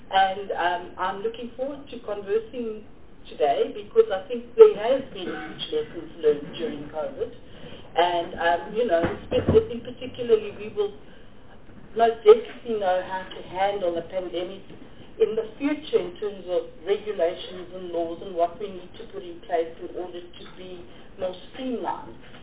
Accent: Bedfordview, Gauteng, South Africa; I'm from Gauteng, from a town called Bedfordview, where there's a huge culture of Mediterranean people that live within my area that I live in.

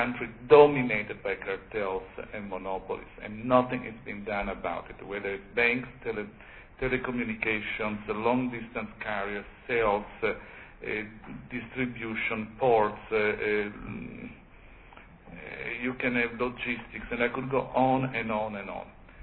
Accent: United States; I come from the United States and I make no excuse or apologies for

